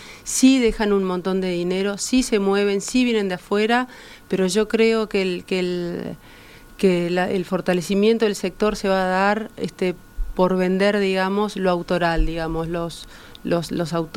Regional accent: Uruguay; Mira, como productores uruguayos, nosotros nos gusta primero cuidar la mano de obra local

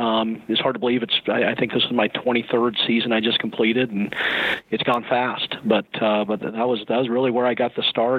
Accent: Cañon City, Colorado, United States; And I grew up in Canyon City, Colorado, a little town about 2 hours south of Denver, and small school

